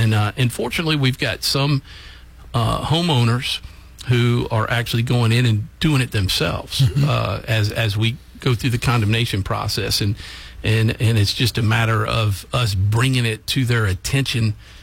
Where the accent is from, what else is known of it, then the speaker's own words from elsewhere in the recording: Pineville, United States; from being born and raised in Pineville.